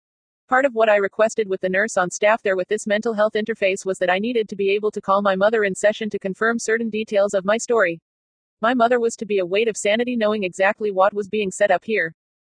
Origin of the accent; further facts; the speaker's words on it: San Bernardino, California, United States; I had to leave town shortly after these events back to my hometown of San Bernardino.